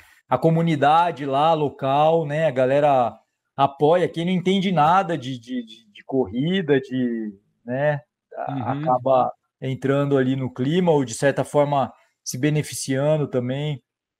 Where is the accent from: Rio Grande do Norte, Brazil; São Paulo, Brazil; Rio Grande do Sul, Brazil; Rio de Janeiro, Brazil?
São Paulo, Brazil; Bauru; eu sou lá de Bauru, cara, um lugar que quase não tem atrativo, é tudo pasto e monocultura.